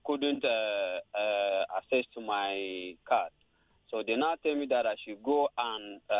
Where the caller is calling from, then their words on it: Ibuefo, Nigeria; I'm calling from Ibuefo.